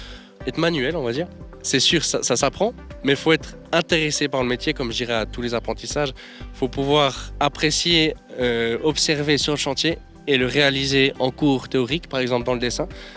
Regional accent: Jura, Switzerland; je viens des Franches-Montagnes, j'ai 19 ans

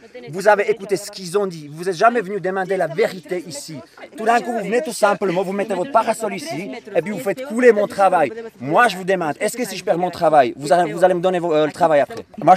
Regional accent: Slovakia; je viens de Slovaquie. Depuis 4 ans, je suis un ouvrier agricole.

